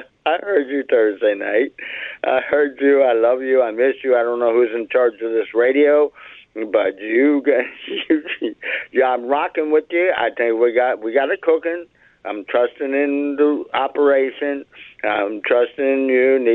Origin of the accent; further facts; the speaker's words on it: Washington, District of Columbia, United States; born there; I was born there, bro. I was born in Georgetown Hospital.